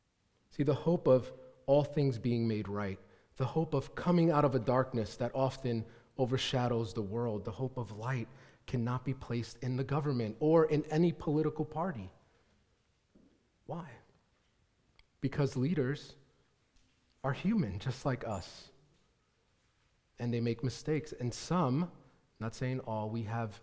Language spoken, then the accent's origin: English; New York, United States; and I was telling her I was from New York.